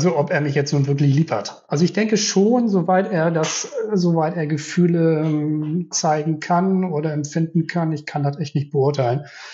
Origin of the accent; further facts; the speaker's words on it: St. Peter-Ording, Schleswig-Holstein, Germany; also born or lived in Hamburg; bin in Hamburg geboren. Wir sind dann aus Hamburg weggegangen, nach St. Peter-Ording, wo ich groß geworden bin.